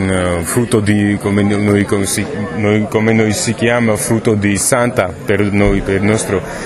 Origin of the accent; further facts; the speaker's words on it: Georgia; Italian is a second language; moved away as an adult; now in Italy; anche nel mio paese con una vendemmia è tradizione, ogni anno io faccio e adesso io mi sento in Georgia